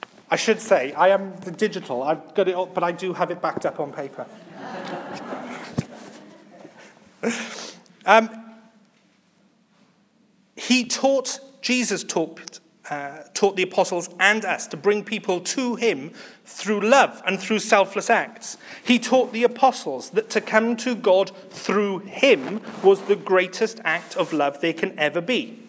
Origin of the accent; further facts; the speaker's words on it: Wales, United Kingdom; And being Welsh, it just sits quite well.